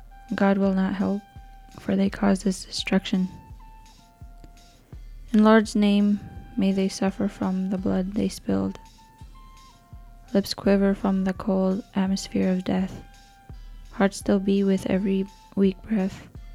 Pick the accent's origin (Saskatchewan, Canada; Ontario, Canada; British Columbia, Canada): Ontario, Canada; Whitefish Bay; now in Grand Portage, United States; I'm from Nayot Kemigwaning, Whitefish Bay, Ontario. I live in Grand Portage, Minnesota.